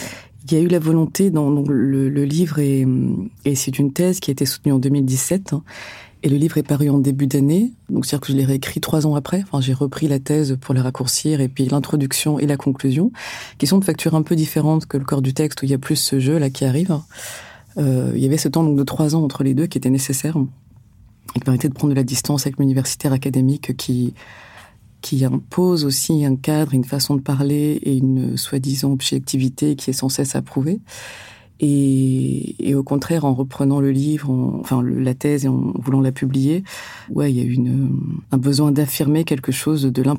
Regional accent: Algeria; je suis algérienne, moi, à ce moment-là, en fait.

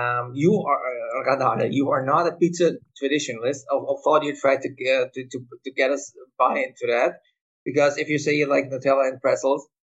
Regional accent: Cologne, North Rhine-Westphalia, Germany; But I found a guy in my hometown, Cologne, and he, in a weird small takeaway sort of pizza place

